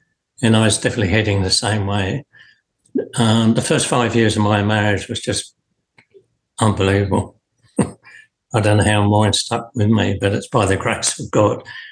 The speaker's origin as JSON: {"language": "English", "town": "Margate", "region": "South East England", "country": "United Kingdom", "tie": "born or raised there", "also_born_or_lived": "Birmingham / London", "said": "Yes, originally from the UK. I was born in Birmingham, brought up in Margate, Kent, and spent about 5-6 years in London."}